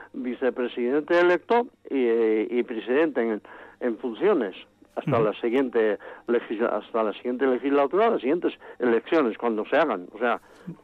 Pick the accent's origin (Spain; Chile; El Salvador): Spain; Huarte Araquil, Navarre; del pueblo al cual estoy ligado, pues claro, desde que nací, porque sigo viviendo en la casa donde nací, en Huarte Araquil.